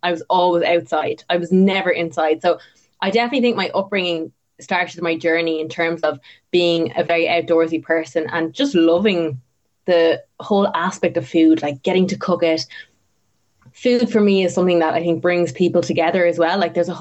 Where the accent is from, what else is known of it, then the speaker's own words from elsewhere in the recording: Tipperary, Munster, Ireland; I grew up in Tipperary. I'm actually here at the moment. We live in the middle of nowhere.